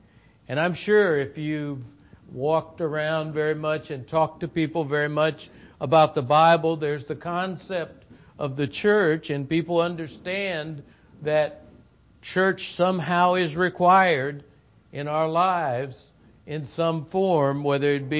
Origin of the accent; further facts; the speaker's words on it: Glendale, Arizona, United States; I'm from Glendale, Arizona. I tell people one of our larger suburbs is Phoenix. We're in the Phoenix metropolitan area.